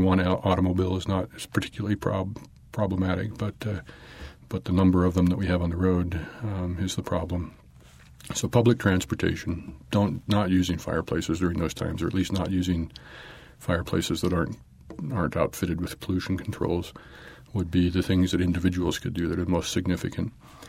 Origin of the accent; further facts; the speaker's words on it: Jackson, Wyoming, United States; born there; I was born in Jackson, Wyoming, but this is as fine a place as any place you could live.